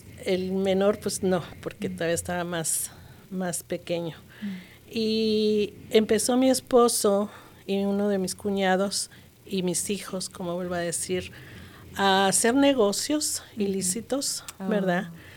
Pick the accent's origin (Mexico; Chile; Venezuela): Mexico; Mexico City; now in Denver, United States; de vivir aquí en Denver, en Colorado. Ajá. Casi como unos 42 a 43 años. Wow. Pero sí, soy originaria de la Ciudad de México.